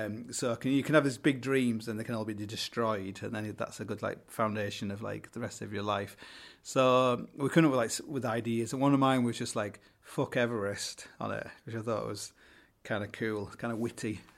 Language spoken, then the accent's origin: English; Hull, Yorkshire and the Humber, United Kingdom; I come from Hull. You know, I think it's something to do with the docks. I think my great granddad was a docker.